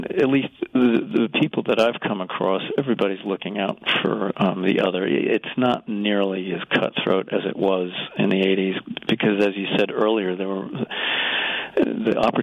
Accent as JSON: {"language": "English", "town": "Carmel", "region": "New York", "country": "United States", "tie": "born or raised there", "lives_now": "Putnam Valley, United States", "said": "Grew up listening to WHUD a lot, and I was raised in Carmel, yeah, and I live in Putnam Valley now."}